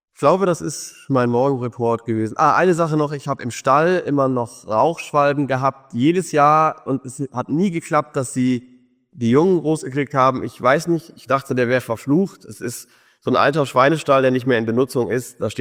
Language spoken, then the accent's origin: German; Brandenburg, Germany; wie man sie sich aus manchem eigentlichen ursprünglichen Lebensraum auf den Feldern und Äckern bei uns in Brandenburg gar nicht mehr vorstellen kann.